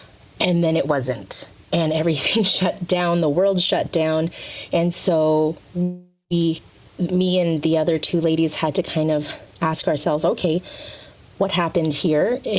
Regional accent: Philippines; I'm Filipino, so culturally Catholic for a really long time.

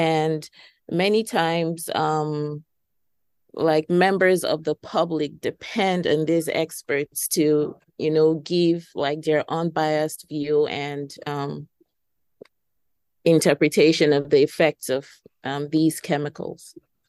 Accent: Nigeria; now in United States; I'm originally from Nigeria, and I've been in the US since 2015

